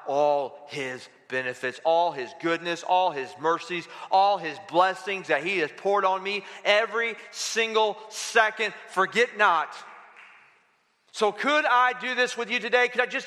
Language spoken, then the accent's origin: English; Florida, United States; now in California, United States; I'm from Florida, too. That's weird. We're both in California.